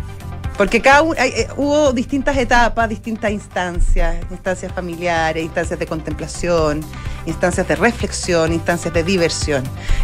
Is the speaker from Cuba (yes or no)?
no; Chile; Sí, yo me siento muy chilena, fíjate.